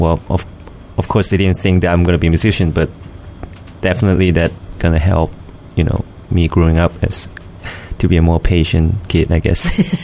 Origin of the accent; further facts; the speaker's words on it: Hong Kong; moved away as an adult; now in United States; Well, actually, I grew up in Hong Kong.